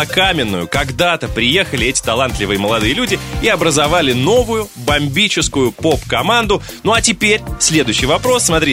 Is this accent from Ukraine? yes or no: no; Lipetsk, Lipetsk Oblast, Russia; Ты же из Чистополя, я из Липецка.